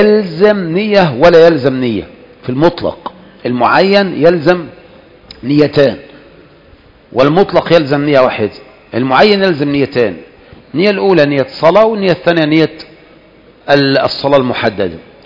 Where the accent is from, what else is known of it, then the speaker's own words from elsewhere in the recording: Egypt; أنا الآن من مصر